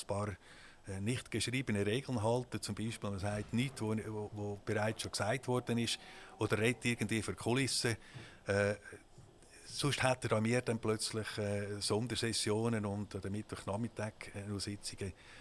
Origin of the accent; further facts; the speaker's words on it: Attinghausen, Uri, Switzerland; Also ich bin ein Bürger von Attinghausen, bin geboren in Attinghausen, aufgewachsen in Attinghausen, lebe immer noch in Attinghausen. Also ich bin ein waschechter Attinghausen